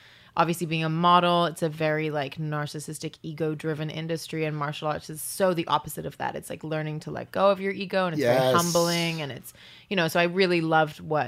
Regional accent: Hong Kong; Well, so I was born and raised in Hong Kong, so it's very prevalent in the culture.

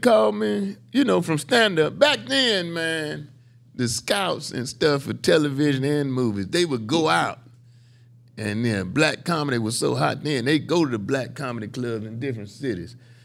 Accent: Chicago, Illinois, United States; Southside Chicago.

